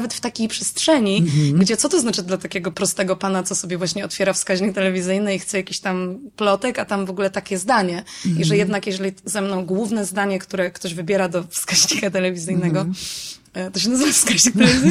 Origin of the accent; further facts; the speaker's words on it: Pomeranian Voivodeship, Poland; Ja w ogóle jestem, jak wiesz, z Trójmiasta i w Warszawie byłam raz tam jako dziecko.